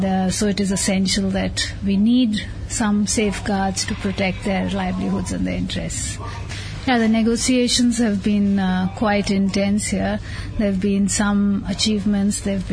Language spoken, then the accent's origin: English; India; I'm from India.